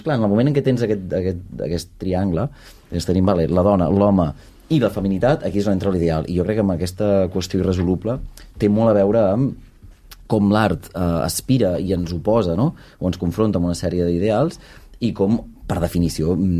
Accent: Catalonia, Spain; si nosaltres ja ho patim i no sé, som catalans

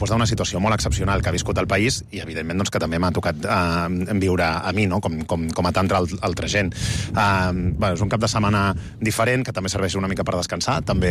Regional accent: Barcelona, Catalonia, Spain; Aquest és el meu barri, el barri de la Barceloneta, el barri Mariner de Barcelona. Ha sigut el barri dels meus pares, el barri dels meus avis, que era gent, diguem-ne, de camp, que va venir del camp a la ciutat a treballar.

